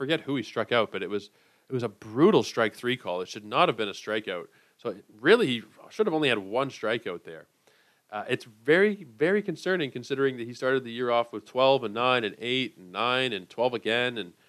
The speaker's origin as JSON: {"language": "English", "town": "Toronto", "region": "Ontario", "country": "Canada", "said": "you guys know that I am from Toronto."}